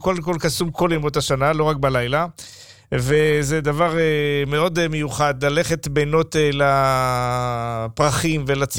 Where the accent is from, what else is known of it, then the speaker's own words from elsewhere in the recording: Jerusalem, Jerusalem District, Israel; גדלתי וכל בגרותי מגיל 5 ועד גיל 22, הייתי בשכונת רסקו ממולכם.